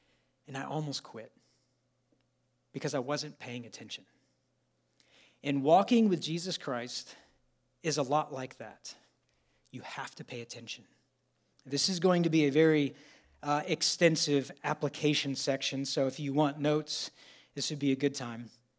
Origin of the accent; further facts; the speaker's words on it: Texas, United States; When I was in college, so I grew up in Texas. I'm sorry. I grew up in Texas